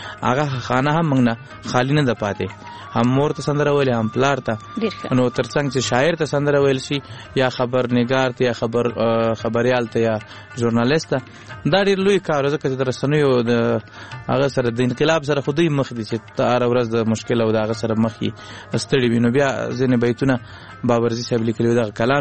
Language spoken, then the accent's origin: Pashto; Laghman, Afghanistan; now in Kunduz, Afghanistan; مننه زمنګ اصلا د لغمان ولایت یو بیا تلې کندوز ته د ناقلونو په دوره کې